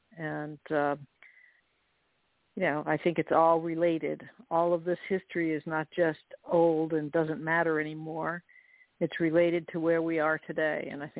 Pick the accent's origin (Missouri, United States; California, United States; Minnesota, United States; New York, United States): New York, United States; Utica; Well, I grew up in Utica, New York, and never knew that there was any Underground Railroad activity or abolition struggle there.